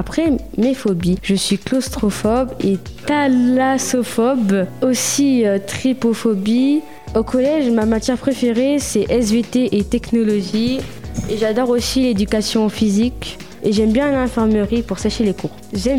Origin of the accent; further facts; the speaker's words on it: France; born there; j'ai 12 ans, je suis colombienne et espagnole et je suis née en France.